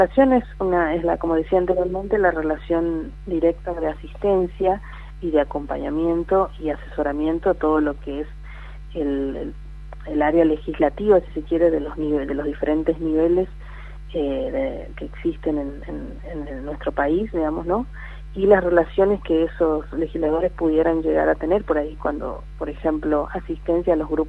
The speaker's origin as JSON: {"language": "Spanish", "region": "Chaco", "country": "Argentina", "said": "al ser yo de la provincia del Chaco, también la idea no es perder, tener desarraigo con el lugar de donde yo vengo"}